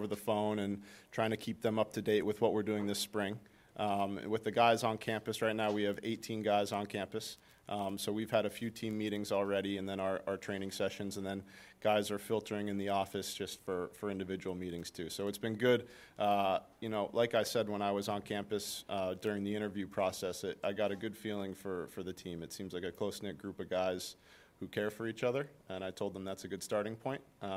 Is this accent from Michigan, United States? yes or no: no; Cape Elizabeth, Maine, United States; also born or lived in Massachusetts; Yeah, I grew up in Cape Elizabeth, so